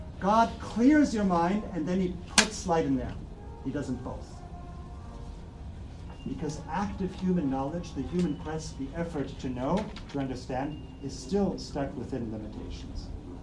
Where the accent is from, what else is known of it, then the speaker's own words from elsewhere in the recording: North Rhine-Westphalia, Germany; in Cologne, not far from my hometown in Germany